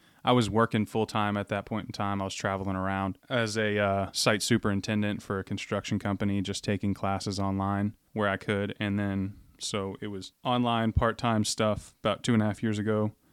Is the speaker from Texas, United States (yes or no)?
yes; Lubbock, Texas, United States; moved away as an adult; Well, I'm originally from West Texas, Lubbock, Texas, to be exact. I came out here about 2.5, 3 years ago, get closer to family.